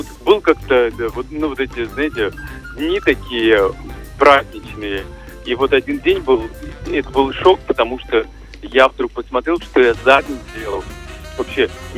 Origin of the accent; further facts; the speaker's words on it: Makhachkala, Dagestan, Russia; born there; я же родился на юге, в Махачкале. И у нас снег был как праздник несколько раз за зиму.